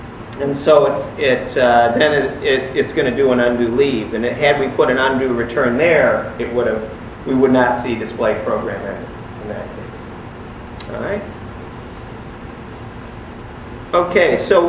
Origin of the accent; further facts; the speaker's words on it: Chicago, Illinois, United States; I'm from Chicago, I can vote early and often.